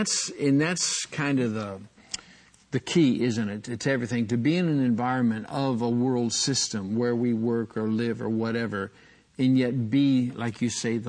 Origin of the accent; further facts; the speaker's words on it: Midwest, United States; I remember as a kid, you know, growing up in the Midwest, and learning to swim at, you know, 5, 6, 7, whatever it was.